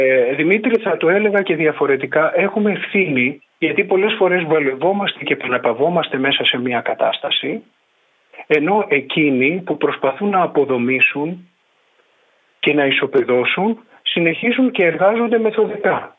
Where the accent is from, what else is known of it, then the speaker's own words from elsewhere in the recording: Santorini, South Aegean, Greece; Στο νησί μου, στην πατρίδα μου, στη Σαντορίνη